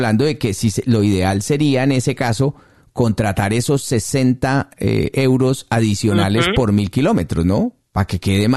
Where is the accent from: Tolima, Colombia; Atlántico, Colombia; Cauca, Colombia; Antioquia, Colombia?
Tolima, Colombia; Ibagué; Ah, usted es paisana mía.